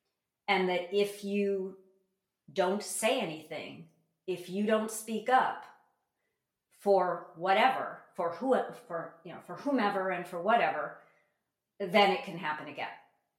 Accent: United States; as a Jewish as an American Jew, I was a Reformed Jew in my case, I was raised on what I refer to as, you know, Holocaust tales.

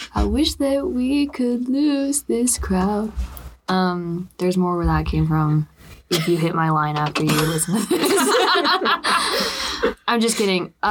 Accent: Utah, United States; I've also been born and raised in Utah my whole life.

